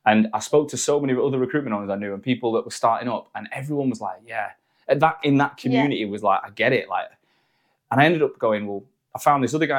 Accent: Manchester, North West England, United Kingdom; also born or lived in London; now in Sheffield, United Kingdom; Manchester, but I moved back there in the pandemic when we went remote, and now I live in Sheffield.

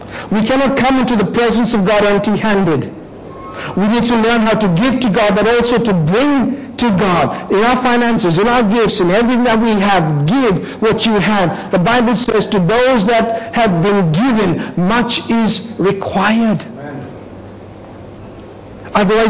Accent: India; You know, in India, we were like 10 years behind the US.

